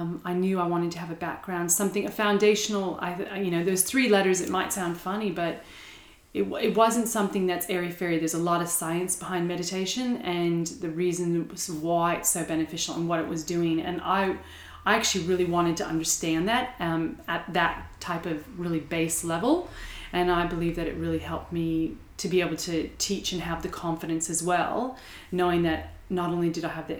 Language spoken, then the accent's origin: English; California, United States; Sure. I grew up in California, so my background from a study standpoint was in international business.